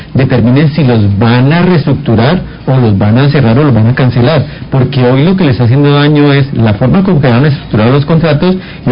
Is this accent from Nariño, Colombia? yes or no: no; Cali, Valle del Cauca, Colombia; los afectados somos todos los caleños